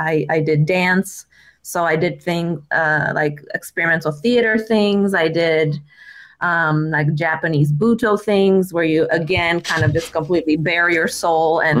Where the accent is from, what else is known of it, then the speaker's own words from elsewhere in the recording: Poland; So I grew up in Poland on a farm.